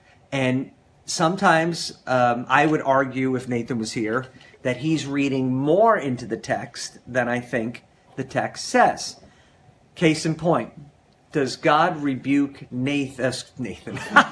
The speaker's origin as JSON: {"language": "English", "town": "Huntington", "region": "New York", "country": "United States", "tie": "born or raised there", "said": "and I grew up in Huntington and I settled in Manhasset."}